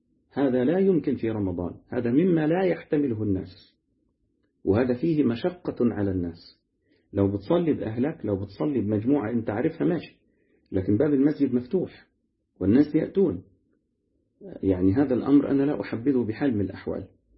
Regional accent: Egypt; احنا عندنا في مصر هنا ما شاء الله في ناس

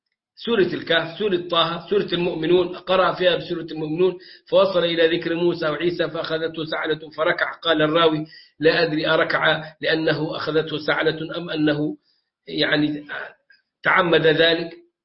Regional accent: Egypt; now in Turkey; لكن كنا ندرك أن الوقت عندنا في مصر قبل حينه

